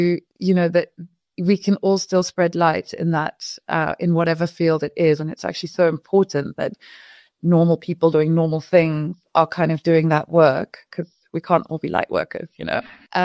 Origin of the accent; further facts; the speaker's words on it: Kenya; having been born and raised in Kenya, I feel like that sort of very rich African upbringing